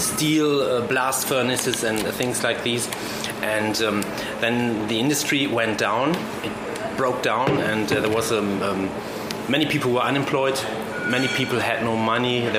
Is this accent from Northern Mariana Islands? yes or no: no; Essen, North Rhine-Westphalia, Germany; the Ruhr area in Germany, where we come from Essen and Gelsenkirchen. It's kind of 52 cities on one bunch in one. Yeah. That's the Ruhr area.